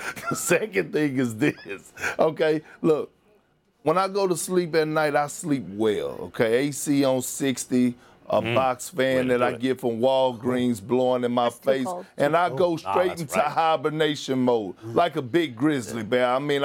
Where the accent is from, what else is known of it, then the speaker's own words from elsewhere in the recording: Texas, United States; Yeah, I am from Texas, Molly.